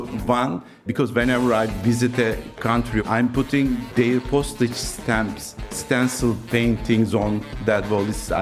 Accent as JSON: {"language": "English", "region": "Istanbul", "country": "Turkey", "said": "I'm coming from Turkey, Istanbul."}